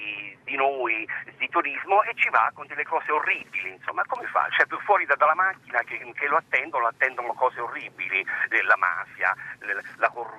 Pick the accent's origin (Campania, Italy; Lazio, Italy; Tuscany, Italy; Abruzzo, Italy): Abruzzo, Italy; Lanciano; born there; perché sono nato a Lanciano, che fa parte di questo territorio che adesso diventerà parco dei trabocchi